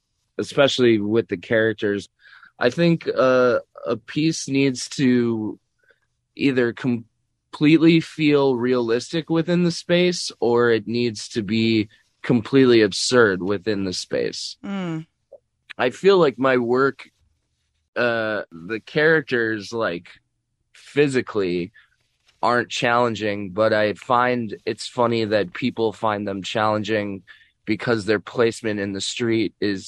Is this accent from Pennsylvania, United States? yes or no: no; Chicago, Illinois, United States; And then I grew up in Wicker Park, and there were a lot of art school students that were still living in the neighborhood because it was affordable.